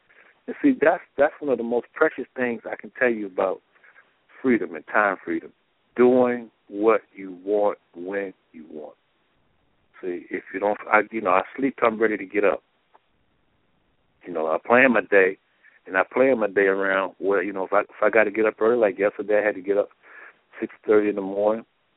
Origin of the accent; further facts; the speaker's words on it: Baltimore, Maryland, United States; And all people in my hometown, they're hurting right now because Baltimore done lost the first two games in Kansas City